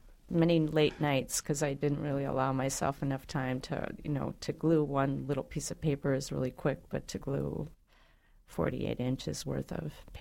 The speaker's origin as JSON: {"language": "English", "region": "Illinois", "country": "United States", "tie": "born or raised there", "said": "Yeah, I grew up outside of Chicago, so they have a whole room of his boxes in the Art Institute there."}